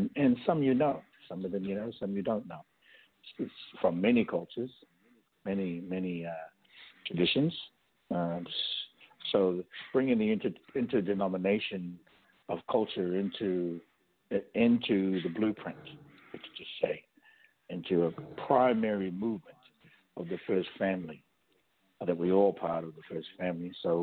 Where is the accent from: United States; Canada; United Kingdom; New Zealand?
New Zealand; Again, you know, I'm from the Maori culture in this lifetime.